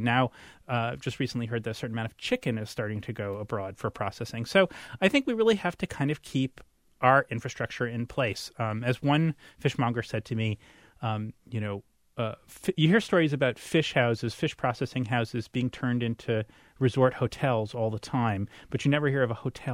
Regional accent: New York City, New York, United States; once upon a time, my hometown, New York City, had trillions of oysters

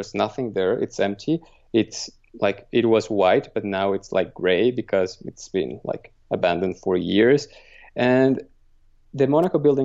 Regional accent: Medellin, Antioquia, Colombia; English is a second language; I'm from Medellin. I lived those years and when I was a child.

